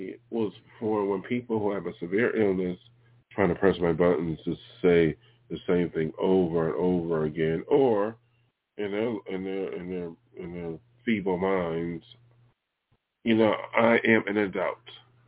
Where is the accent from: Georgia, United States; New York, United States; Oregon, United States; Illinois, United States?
New York, United States; Buffalo; Past is over with my hometown, Buffalo. I might be going back there just to visit, but I'm not going back there.